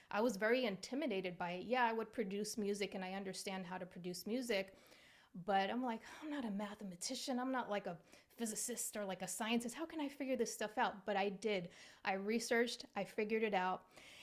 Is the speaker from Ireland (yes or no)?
no; Rhode Island, United States; moved away as an adult; now in California, United States; So I had the opportunity to move from my hometown in Rhode Island on the East Coast to the West Coast, so to California.